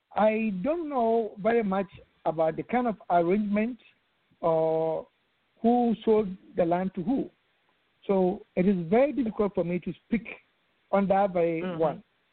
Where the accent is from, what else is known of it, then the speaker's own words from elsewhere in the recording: Ghana; When I was born and raised in Ghana, both parents are Ghanaians from Asebu.